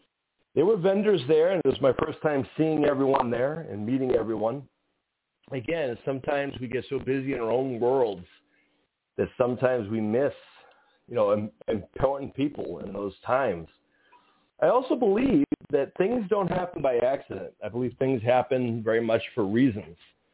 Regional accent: Ireland; which I'm Irish

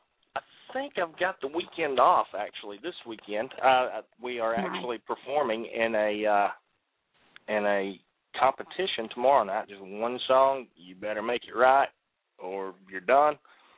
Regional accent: Georgia, United States; I am from Georgia. You need to speak slowly and clearly.

